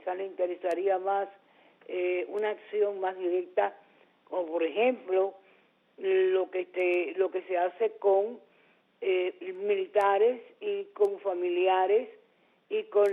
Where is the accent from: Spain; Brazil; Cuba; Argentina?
Cuba; como periodista y como cubana